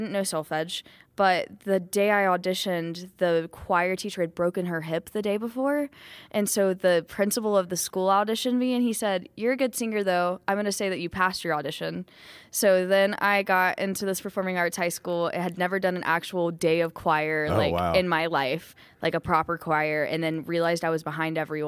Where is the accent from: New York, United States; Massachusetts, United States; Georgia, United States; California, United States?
Georgia, United States; I grew up in Georgia.